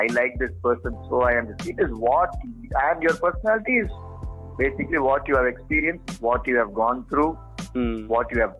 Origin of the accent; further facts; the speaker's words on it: Tamil Nadu, India; we are from Tamil Nadu, right?